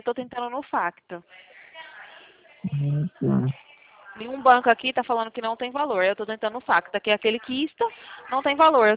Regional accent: São Paulo, Brazil; Eu sou daqui de São Paulo.

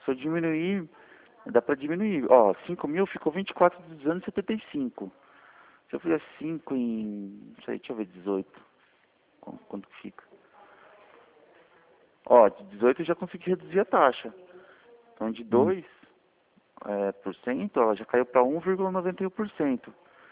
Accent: São Paulo, Brazil; Não, sou daqui da região de São Paulo.

